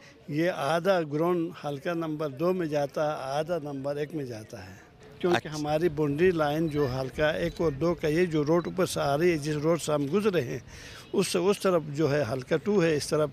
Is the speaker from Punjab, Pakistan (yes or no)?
no; Gilgit, Gilgit-Baltistan, Pakistan; میرا تعلق ہے گلگت مرکز میں, میرا گھر ہے یہاں, میری پیدائش ہے.